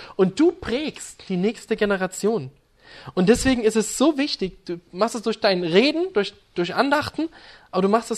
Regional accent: Saxony, Germany; Wir haben das nicht bei uns in Sachsen

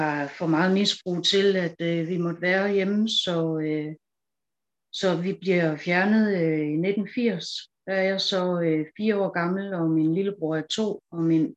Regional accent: Herning, Central Denmark Region, Denmark; born there; jeg er blevet 46 år, og jeg blev født i 1976 i Herning.

